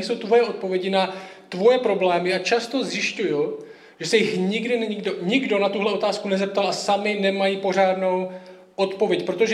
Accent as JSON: {"language": "Czech", "town": "Šumperk", "region": "Olomouc Region", "country": "Czechia", "said": "jsem ze Šumperka, jak Tomáš říká, Šumperk je na severu Moravy, velmi ateistická země tam, sekulární. Já jsem uvěřil, když mi bylo 19 let"}